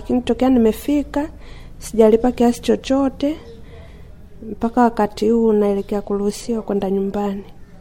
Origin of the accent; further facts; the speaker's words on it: Magomeni, Dar es Salaam, Tanzania; natokea Magomeni.